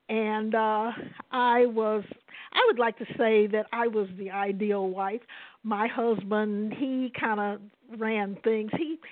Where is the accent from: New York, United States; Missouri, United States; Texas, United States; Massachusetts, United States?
Missouri, United States; St. Louis; I'm from St. Louis, and I remember those projects.